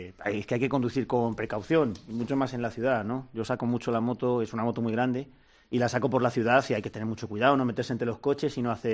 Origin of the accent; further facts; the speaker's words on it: Huelva, Andalusia, Spain; now in Madrid, Spain; Todos venimos de fuera, yo soy de Huelva.